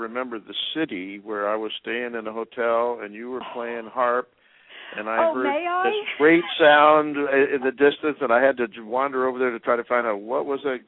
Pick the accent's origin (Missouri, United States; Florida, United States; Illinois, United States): Missouri, United States; Marshall; My hometown of Marshall, Missouri, honored me with a jazz festival that's going to be in its third year.